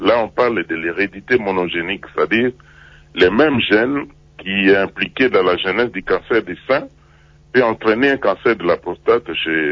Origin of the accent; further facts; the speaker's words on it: DR Congo; ce taux de mortalité est très augmenté chez nous en Afrique subsaharienne à cause des diagnostics tardifs. Chez nous, en République démocratique du Congo, les statistiques réelles du cancer de la prostate ne sont pas connues.